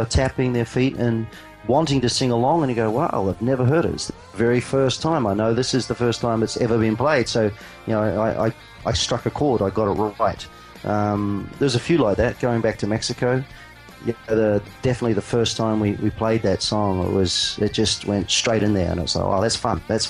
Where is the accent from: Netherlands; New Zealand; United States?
New Zealand; I went home to where I grew up in New Zealand, and the cottage is an 1860s old stone cottage that my great-great-grandfather built.